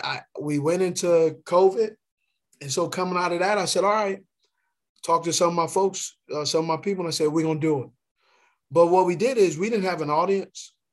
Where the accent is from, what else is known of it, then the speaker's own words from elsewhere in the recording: Los Angeles, California, United States; Man, I'm from LA, born and raised. Love Cali, love back home.